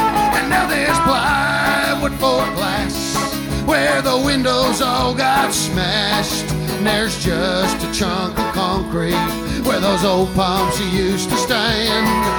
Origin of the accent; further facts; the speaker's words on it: Caistor Centre, Ontario, Canada; Well, when I was a boy growing up in Caister Center, Ontario, I had 8 brothers and sisters. We lived in a big old farmhouse on a concession road.